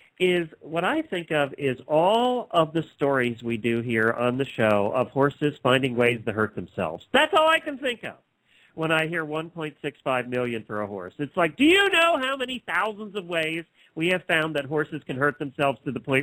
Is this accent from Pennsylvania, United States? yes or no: yes; Pennsylvania, United States; when we grew up in Pennsylvania, auctions were a huge thing. You had public sales everywhere.